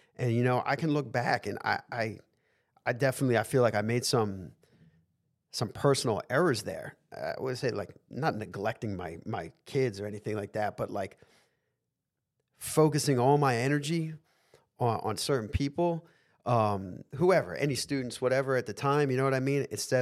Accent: Philadelphia, Pennsylvania, United States; and growing up in Philly in the city, like maybe I wouldn't have ended up somewhere good.

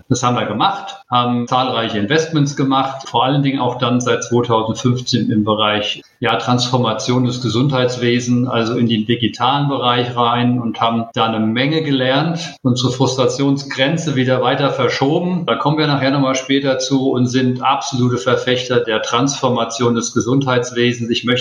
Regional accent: Frankfurt, Hesse, Germany; Ja, wo ich herkomme, ich komme aus Frankfurt am Main

